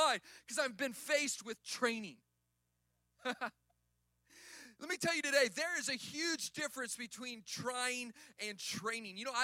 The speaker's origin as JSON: {"language": "English", "region": "Arizona", "country": "United States", "tie": "born or raised there", "said": "I grew up in Arizona, and we really don't have water in Arizona. It's just a desert. There's really no water. It rains like 5 times a year"}